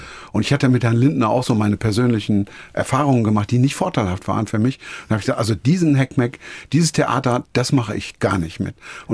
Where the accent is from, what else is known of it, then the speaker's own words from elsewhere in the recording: Rhineland, Germany; Und ich bin eben groß geworden in Rheinland.